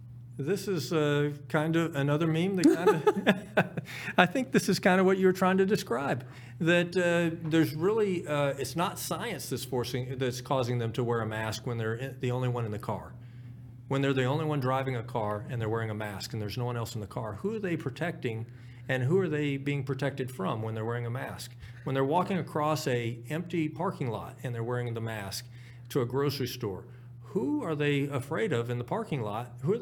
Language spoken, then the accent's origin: English; United States; As an American, I have to go to the UK and other countries